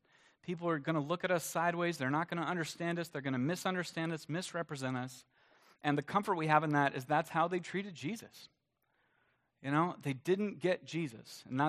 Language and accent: English; the South, United States; I mean, I grew up in the South, and this was back in the day when we didn't realize that sunscreen was so important.